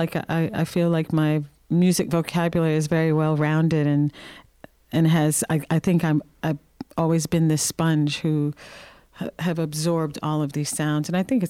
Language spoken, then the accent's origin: English; New York City, New York, United States; And then as a teenager, growing up in New York City was also fun